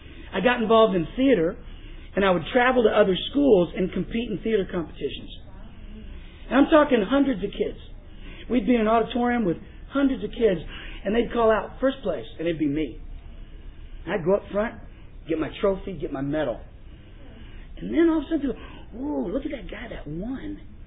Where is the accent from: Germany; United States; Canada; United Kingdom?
United States; Texas; Of course, that's familiar to me because I grew up in East Texas and it was the same way.